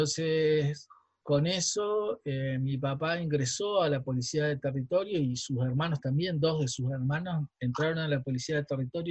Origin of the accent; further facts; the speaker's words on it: Valcheta, Río Negro, Argentina; born there; yo nací en Balcheta, soy el mayor de cuatro hermanos del segundo matrimonio de mi papá, que murió en el 84, cuando yo tenía 12 años.